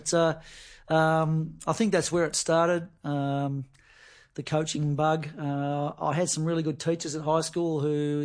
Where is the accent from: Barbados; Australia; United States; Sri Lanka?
Australia; Queenstown, Tasmania; moved away as an adult; Yes, I lived in Tassie until I was. I think I was about 36 maybe when I moved over. Born and bred in Queenstown on the west coast of Tasmania.